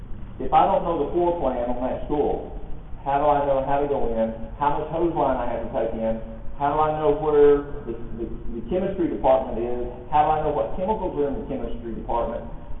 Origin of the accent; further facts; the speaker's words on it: Tennessee, United States; I'm from East Tennessee in Appalachian Mountains.